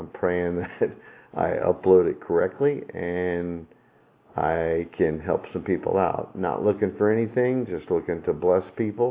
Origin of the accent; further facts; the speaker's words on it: Miami, Florida, United States; Again, I grew up in Miami, and I work in the fire service